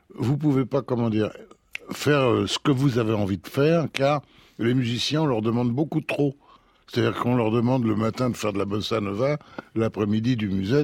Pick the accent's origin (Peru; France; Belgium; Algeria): France; Saint-Tropez, Provence-Alpes-Côte d'Azur; c'est en famille, ou avec des amis, bien sûr, chez moi, à Saint-Tropez, voilà.